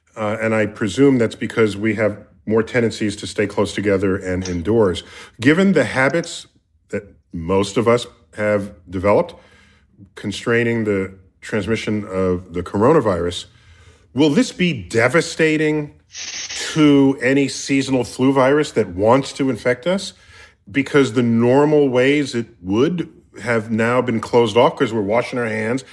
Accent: New York City, New York, United States; I grew up in the Bronx.

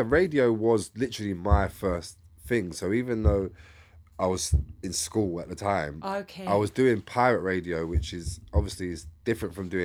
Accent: London, United Kingdom; I'm from East London

